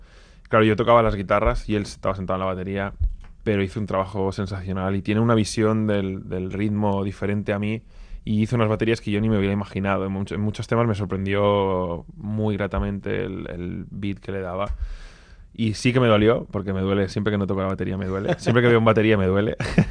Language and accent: Spanish; Balearic Islands, Spain; hicimos una preproducción en Mallorca, él vino una semana a mi tierra